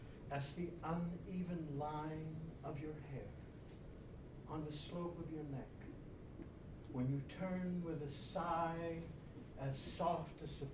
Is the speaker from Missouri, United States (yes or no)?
no; Pennsylvania, United States; I grew up with these in Pennsylvania